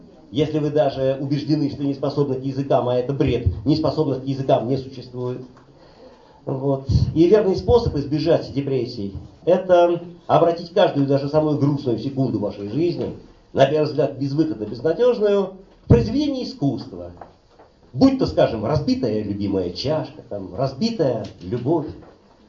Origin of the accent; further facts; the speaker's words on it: Moscow, Russia; Я сам, в общем-то, из этих краев, как говорят белорусы, тутейший. Родился я и до сих пор живу здесь, считайте, через речку, в Николо-Переверинской слободе. Ныне это Люблино Печатники. Вот. Один из самых сталкерских районов Москвы.